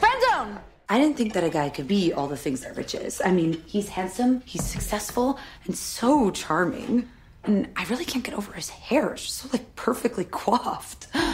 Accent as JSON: {"language": "English", "town": "Queens", "region": "New York", "country": "United States", "said": "I'm from Queens. That is the borough where JFK is."}